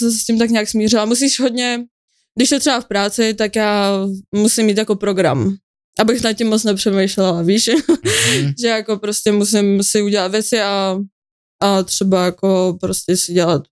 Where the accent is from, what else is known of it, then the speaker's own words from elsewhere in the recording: Central Bohemian Region, Czechia; Já jsem kousek od Příbramy.